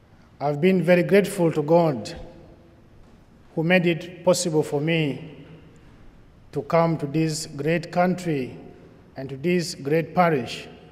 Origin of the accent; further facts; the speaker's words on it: Tombura, Western Equatoria, South Sudan; English is a second language; I come from South Sudan, dear sisters and brothers, and … I come from the Catholic Diocese of Tombura, Yambio.